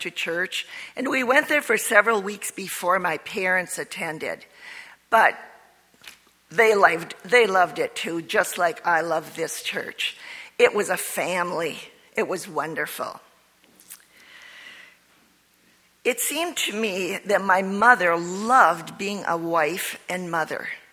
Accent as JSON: {"language": "English", "town": "Keewatin", "region": "Minnesota", "country": "United States", "said": "I'm 7 miles from Hibbing. Hibbing was a big town to us, but I was from Keewatin, and Indian name, Native American name, about 3,000 people lived there."}